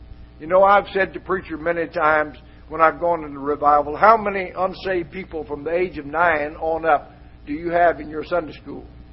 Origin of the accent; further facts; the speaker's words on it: Missouri, United States; born there; now in Kentucky, United States; I did a lot of work in Missouri before I came here, for I was born in Missouri.